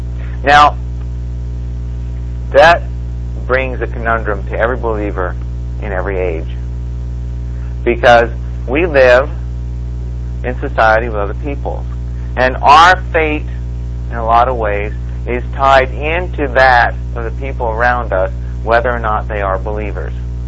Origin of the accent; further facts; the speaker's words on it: New Jersey, United States; I grew up in New Jersey